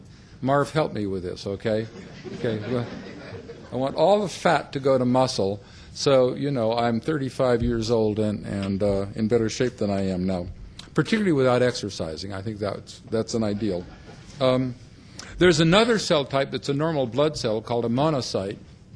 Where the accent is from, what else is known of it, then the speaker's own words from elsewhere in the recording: Canada; God, it's great being a Canadian.